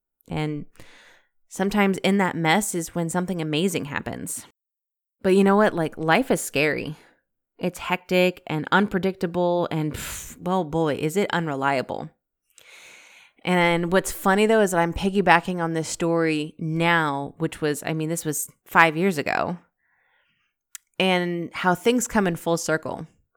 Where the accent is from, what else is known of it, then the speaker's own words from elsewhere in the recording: Alaska, United States; I'm from Alaska, like born and bred, raised, the whole deal.